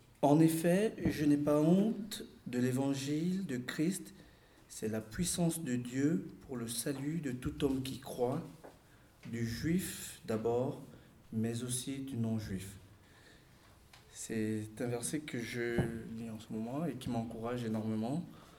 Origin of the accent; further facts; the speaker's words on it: Gabon; moved away as an adult; now in France; On est parti du Gabon pour nos études universitaires en France la même année.